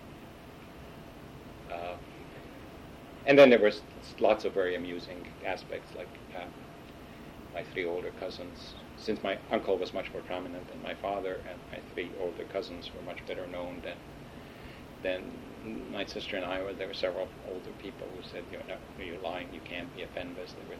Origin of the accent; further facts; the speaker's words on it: Serbia; the city where I was raised in Yugoslavia held a 50th anniversary commemoration of the deportations. It's now in Serbia.